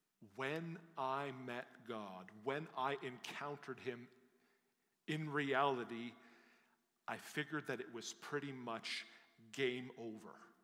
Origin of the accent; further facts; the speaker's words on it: Canada; is not on our radar as Canadian people.